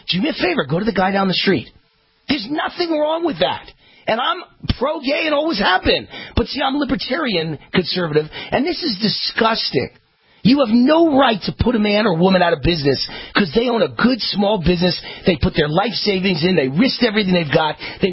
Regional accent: New York, United States; also born or lived in Malibu; Because I'm Jewish. And I'm from New York. And I lived in Malibu. And I'm in the Hollywood film business.

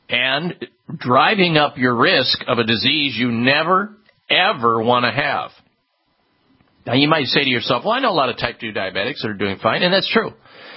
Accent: Midwest, United States; growing up in the Midwest, I'll tell you, we had red meat three times a day.

